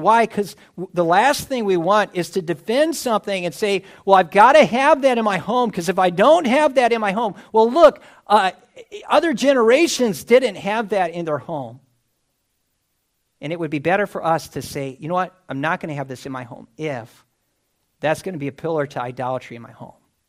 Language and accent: English; United States; I know this from growing up in the States.